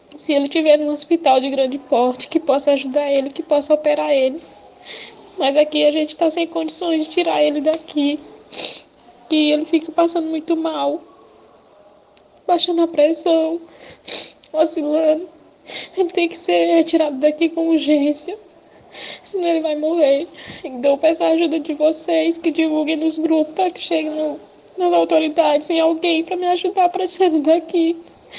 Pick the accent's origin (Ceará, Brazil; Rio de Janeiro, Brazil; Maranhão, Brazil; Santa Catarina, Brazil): Maranhão, Brazil; São João dos Patos; Eu sou de São João dos Patos, Maranhão.